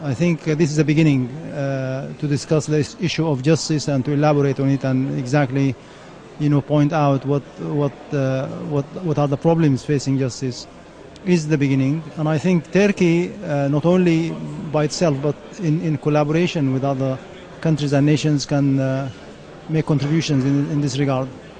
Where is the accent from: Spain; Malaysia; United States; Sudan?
Sudan; I'm from Sudan and I'm the leader of the majority in the parliament.